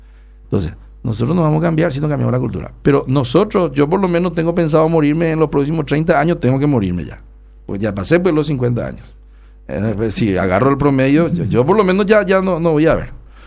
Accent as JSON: {"language": "Spanish", "town": "Carapeguá", "region": "Paraguarí", "country": "Paraguay", "said": "Porque yo soy paraguayo de verdad. Campesino de Carapeguay"}